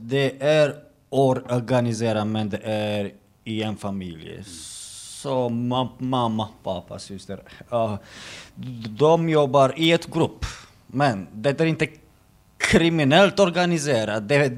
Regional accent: Romania; Swedish is a second language; now in Sweden; Innan jag kom i Sverige, aldrig hörde om detta. Bara i Sverige. Och jag kom från Rumänien.

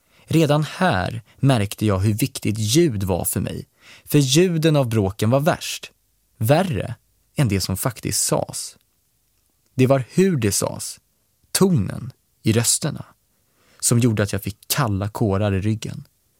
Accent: Bromma, Stockholm County, Sweden; där jag växte upp i en privilegierad miljö i idylliska Bromma.

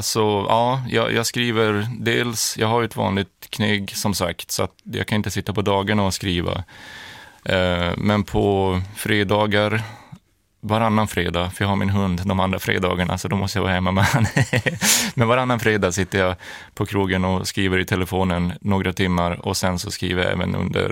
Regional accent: Luleå, Norrbotten County, Sweden; Jag är uppvuxen i Luleå

